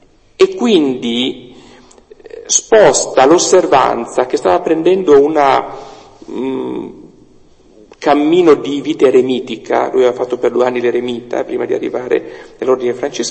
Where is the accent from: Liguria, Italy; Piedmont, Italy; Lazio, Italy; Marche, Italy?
Piedmont, Italy; Tortona; sono Piemonte, provincia di Alessandria, ma nel 1400 erano Ducato di Milano, e noi tortonesi sentiamo ancora la calamita lombarda, io dico sempre siamo lombardi irredenti, non ci sentiamo per nulla piemontesi